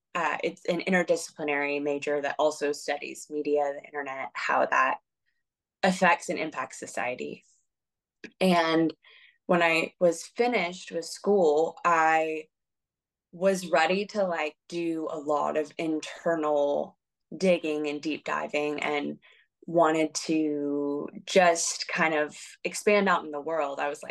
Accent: Texas, United States; I'm from Texas.

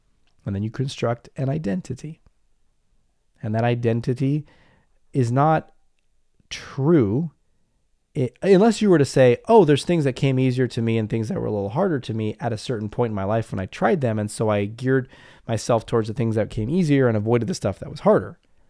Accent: United States; even I grew up in the United States, even in the US.

